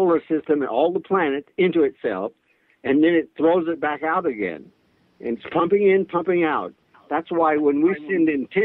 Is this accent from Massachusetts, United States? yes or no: no; Louisiana, United States; I'm from Louisiana, so there's a lot of hurricanes down in the area.